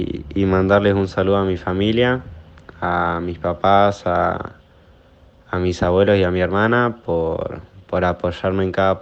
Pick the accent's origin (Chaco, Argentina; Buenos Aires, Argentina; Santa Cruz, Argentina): Santa Cruz, Argentina; vengo de la provincia de Santa Cruz, soy categoría 2002